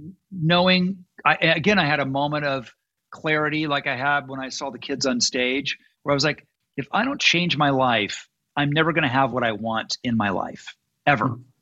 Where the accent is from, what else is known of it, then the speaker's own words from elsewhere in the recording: Malibu, California, United States; And so that's the world I grew up in Malibu.